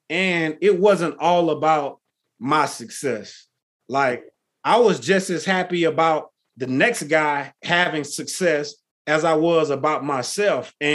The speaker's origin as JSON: {"language": "English", "region": "Texas", "country": "United States", "tie": "born or raised there", "said": "I mean, I grew up in Texas."}